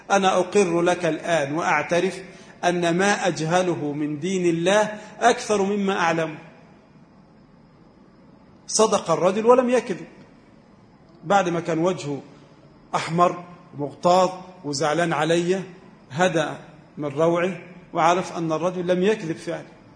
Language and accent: Arabic; Egypt; أي واحد عندنا في مصر